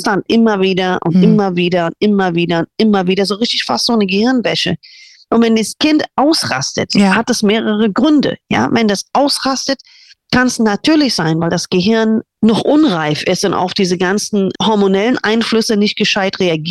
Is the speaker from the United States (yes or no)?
yes; United States; German is a second language; da, wo ich groß geworden bin, in den USA, wir sind auf eine katholische Schule gegangen, unterrichtet von Nonnen.